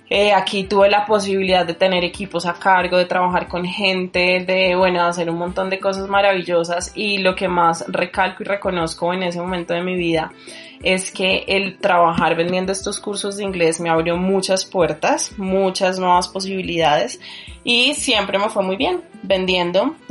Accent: Bogotá, Colombia; born there; Nací en Bogotá, sí.

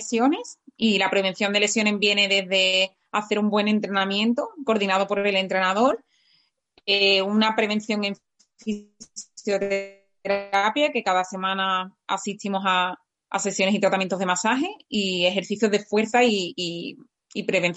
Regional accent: Huelva, Andalusia, Spain; que yo soy de Huelva y no estoy casi nunca por allí

